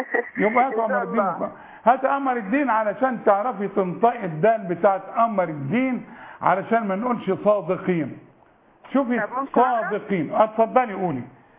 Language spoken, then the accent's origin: Arabic; Sharqia Governorate, Egypt; ايوه كل حاجه في الحاله اقول انا من الشرقيه. انا مش هتبره منها.